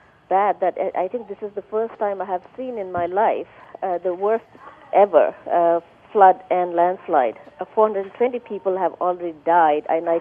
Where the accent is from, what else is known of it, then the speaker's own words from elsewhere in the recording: Bagmati, Nepal; I come from Kathmandu Valley, and that place is supposed to be relatively much more safer than other places in Nepal